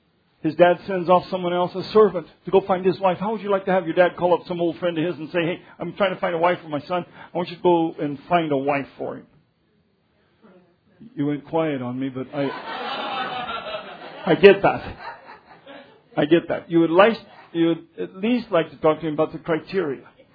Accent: Denver, Colorado, United States; I grew up in Denver. You can't fault me from not knowing what the hams look like on a real pig.

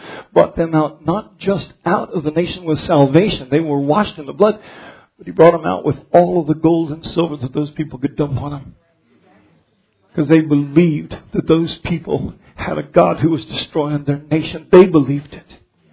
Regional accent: Colorado, United States; And we grew up in Colorado. And our mountains were always just dirt hills

